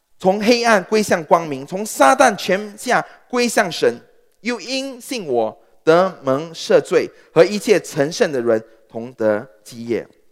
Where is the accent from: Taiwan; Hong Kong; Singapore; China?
Singapore; 当我一说我是新加坡人，我是外国人的时候